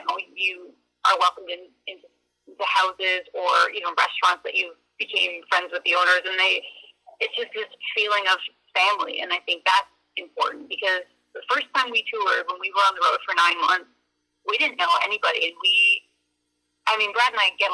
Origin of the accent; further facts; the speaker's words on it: Ontario, Canada; Yes, we are both from Ontario. We're both born and raised there. We now live in Alberta. We moved out there last year.